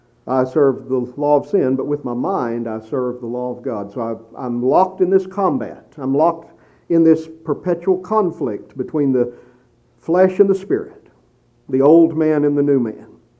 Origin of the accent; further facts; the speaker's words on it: Texas, United States; I'll never forget, growing up in Texas, of course, the ground out there is like concrete because it never rains.